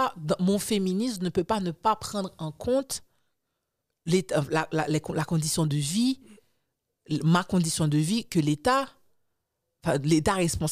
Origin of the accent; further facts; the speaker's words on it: Haiti; Quand je regarde ma réalité en tant qu'haïtienne, la réalité des femmes dans mon pays